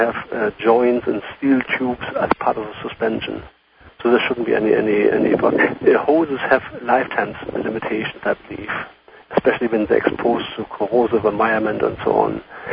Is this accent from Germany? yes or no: yes; Germany; English is a second language; moved away as an adult; now in United States; I'm from Germany.